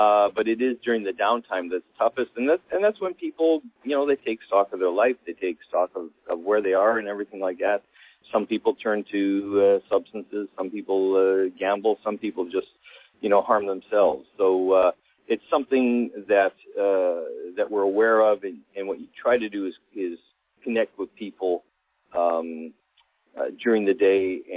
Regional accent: Western Canada, Canada; I'm originally from Western Canada.

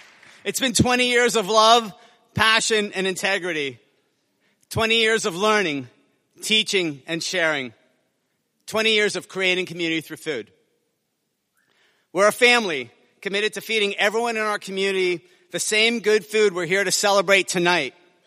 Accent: San Francisco, California, United States; welcome to San Francisco, to my hometown.

